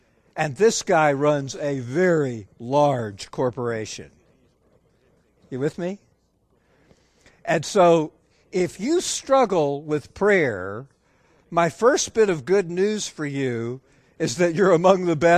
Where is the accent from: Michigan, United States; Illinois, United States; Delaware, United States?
Illinois, United States; Chicago; Or this response from a church in my hometown of Chicago.